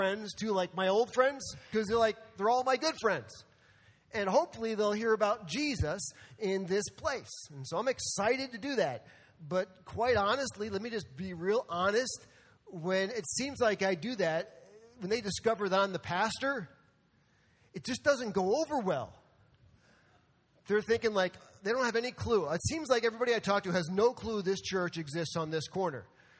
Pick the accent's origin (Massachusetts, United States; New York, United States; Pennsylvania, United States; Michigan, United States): New York, United States; because I'm a New Yorker, I just keep pushing.